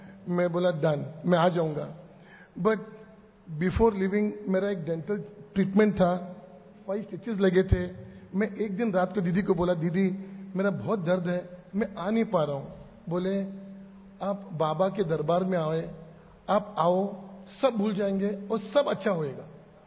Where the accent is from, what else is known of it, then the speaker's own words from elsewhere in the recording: Belgaum, Karnataka, India; मैं बड़ौदा से नहीं, मैं बेलगाम से हूँ, कर्नाटक का।